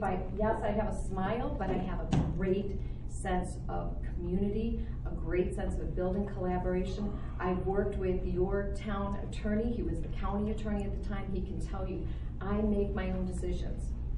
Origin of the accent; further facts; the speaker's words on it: Baldwinsville, New York, United States; Yes, I'm a Republican, but I'm here from Baldwinsville. My dad built Village Green. I raised our children here. I married a man who was born here.